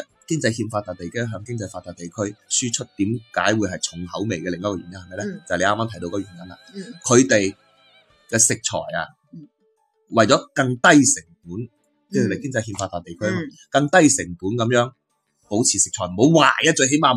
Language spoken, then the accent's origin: Cantonese; Guangdong, China; 我出差到一個蘭州啊，咁你知啦，我哋廣東人去到外地，